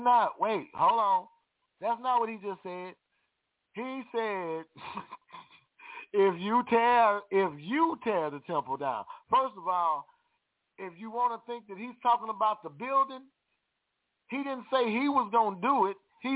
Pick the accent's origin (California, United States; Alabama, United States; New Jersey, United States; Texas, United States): Texas, United States; Houston; If you move to Houston, I'm from Houston, praise God.